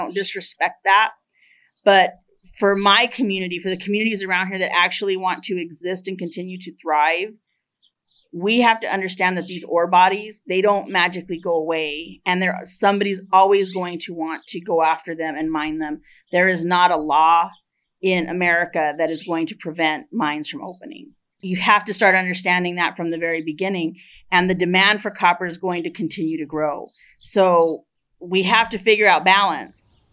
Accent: Superior, Arizona, United States; I was raised here in Superior, and I graduated from Superior High School in 1996.

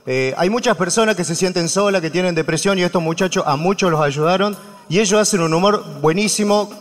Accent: Salta, Argentina; yo quiero hacer público que nosotros somos de Salta.

